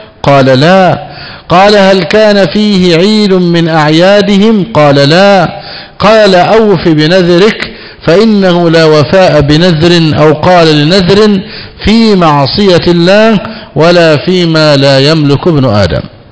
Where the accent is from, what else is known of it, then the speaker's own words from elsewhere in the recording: Egypt; عندنا في مصر في القاهرة